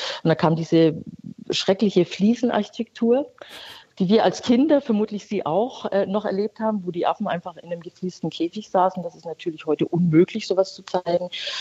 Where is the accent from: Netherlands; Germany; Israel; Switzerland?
Germany; Berlin; Ich bin Berlinerin